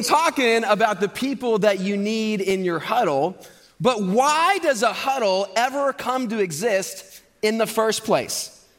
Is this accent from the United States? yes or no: yes; Ohio, United States; And so I have a proposal for my home state of Ohio.